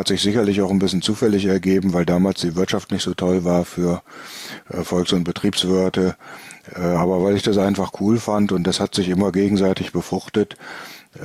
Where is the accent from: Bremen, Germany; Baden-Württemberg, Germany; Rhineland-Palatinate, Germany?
Bremen, Germany; born there; now in Mörfelden-Walldorf, Germany; zu Hause in Mörfelden-Walldorf. Das ist gleich bei Egelsbach um die Ecke. Ich bin 1957 geboren in Bremen.